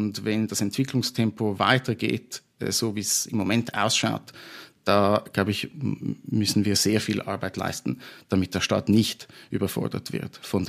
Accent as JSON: {"language": "German", "country": "Switzerland", "said": "Gleichwohl sehe ich auch bei uns in der Schweiz sehr viel Verbesserungspotenzial."}